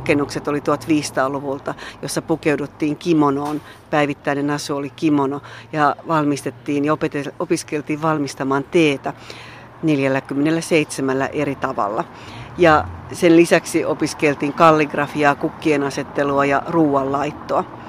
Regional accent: Kuusankoski, Kymenlaakso, Finland; täällä mä olen Kuusankoskelta lähtenyt nainen.

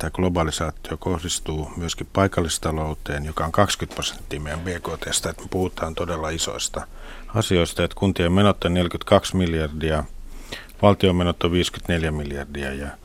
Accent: Helsinki, Uusimaa, Finland; Helsingin kaupunki, joka on mun kotikaupunki

